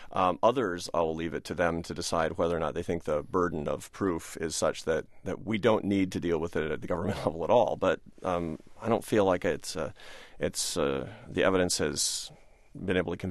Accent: Seattle, Washington, United States; When I was a kid growing up in Seattle, we knew people around us, a lot of people, even in our neighborhood, were on welfare.

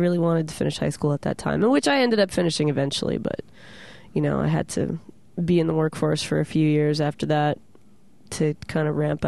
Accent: Tacoma, Washington, United States; I grew up in Tacoma, Washington, which is a pretty poor town

